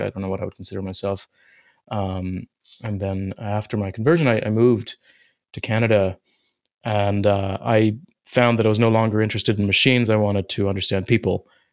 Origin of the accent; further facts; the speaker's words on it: Oman; also born or lived in Qatar; Yeah, I grew up in the Middle East, in the Arabian Gulf. I was born in Qatar. I spent most of my childhood in Oman, which is a quiet country on the Arabian Gulf that not many people talk about.